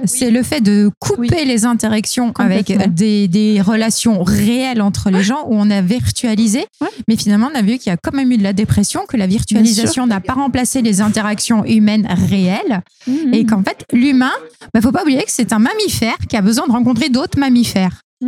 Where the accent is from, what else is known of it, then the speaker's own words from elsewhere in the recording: France; On a des films cultes comme ça chez nous en France.